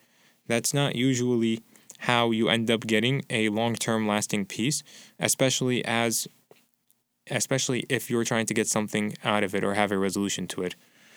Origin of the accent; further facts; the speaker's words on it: Champaign-Urbana, Illinois, United States; I'm an American of Palestinian descent, and my identity is I'm from Champaign-Urbana.